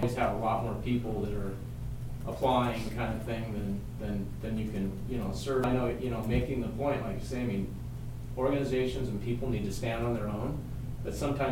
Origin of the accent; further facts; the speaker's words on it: Bend, Oregon, United States; I'm from Bend, and I'm a developer there.